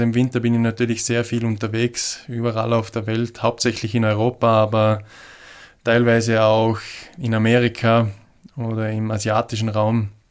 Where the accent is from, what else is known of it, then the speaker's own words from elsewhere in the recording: Vaud, Switzerland; Waadt hat mich sicher sehr, sehr stark geprägt. Ich denke, dass man ja als Kind in Waadt ganz anders aufwächst, wie sonst irgendwo.